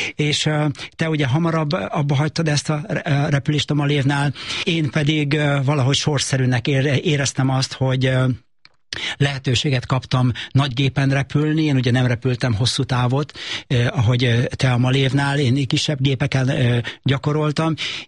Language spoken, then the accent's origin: Hungarian; Szeged, Csongrád-Csanád, Hungary; born or raised there